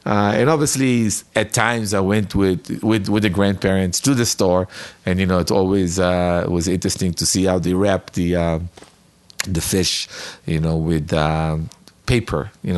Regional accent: Beersheba, Southern District, Israel; growing up in Be'er Sheva, a city in Israel

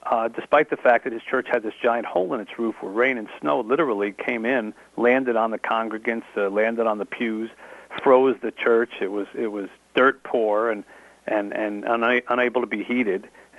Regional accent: New Jersey, United States; I went back to the small town where I grew up in New Jersey.

